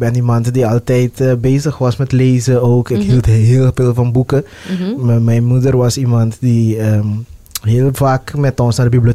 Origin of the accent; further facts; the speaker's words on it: Curaçao; Ja, ik ben op Curaçao geboren. Opgegroeid, mijn eerste 10 jaren in de buurt van Coralspecht.